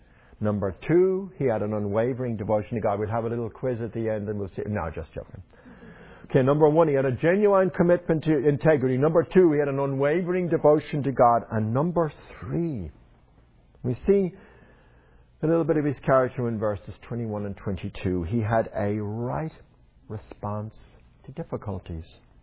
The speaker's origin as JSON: {"language": "English", "country": "Ireland", "tie": "born or raised there", "said": "The Irish, growing up in Ireland, were known to have our Irish temper"}